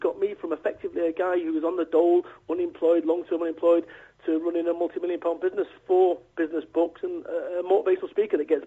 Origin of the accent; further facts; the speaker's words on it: Salford, North West England, United Kingdom; I'm from Salford, Manchester.